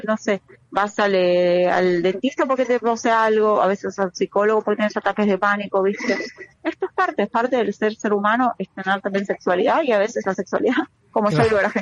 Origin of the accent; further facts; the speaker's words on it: Haifa, Haifa District, Israel; yo hago en Haifa porque soy de Haifa